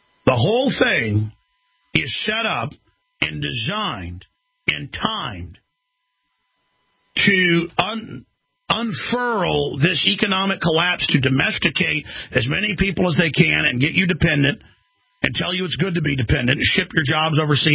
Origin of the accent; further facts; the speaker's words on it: Texas, United States; Everywhere I go, I'm scum because I'm a Texan.